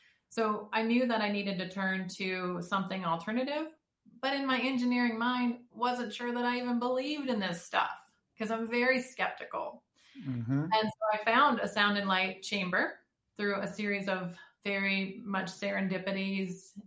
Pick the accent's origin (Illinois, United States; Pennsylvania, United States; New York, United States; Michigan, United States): Michigan, United States; Detroit; moved away as an adult; now in Texas, United States; So growing up in the Detroit area, I came from an engineering background.